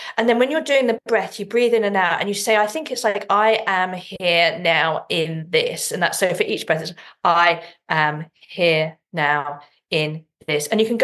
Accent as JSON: {"language": "English", "region": "England", "country": "United Kingdom", "tie": "born or raised there", "said": "growing up in England"}